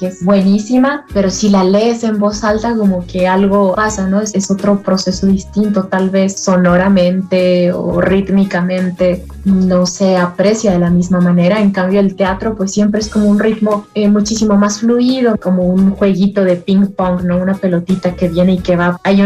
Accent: Chihuahua, Mexico; escritora, soy dramaturga y actriz y soy de Chihuahua, Chihuahua.

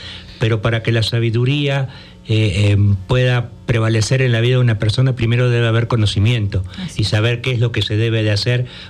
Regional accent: Argentina; yo vengo de Argentina, ¿no?

